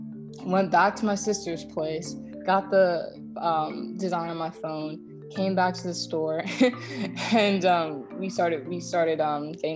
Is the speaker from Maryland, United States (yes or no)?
yes; Maryland, United States; I'm home from the West Coast. I'm originally from Maryland.